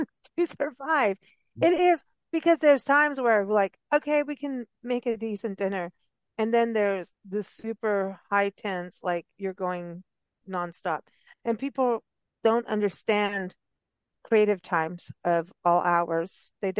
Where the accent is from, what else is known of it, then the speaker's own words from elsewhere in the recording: South Africa; growing up in South Africa